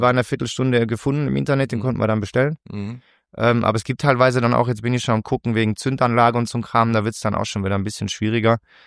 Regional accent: Bavaria, Germany; Ich komme aus dem Allgäu, bin 35.

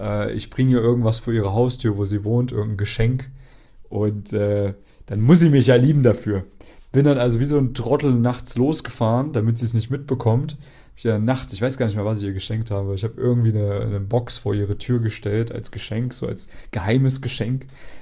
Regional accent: Thuringia, Germany; Erfurt ist praktisch eine der größten Städte, die in der Nähe von meiner Heimatstadt ist.

